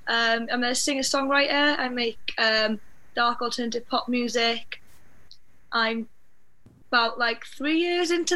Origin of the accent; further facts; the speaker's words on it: Ferndale, Wales, United Kingdom; so I'm from the South Wales Valleys in Ferndale.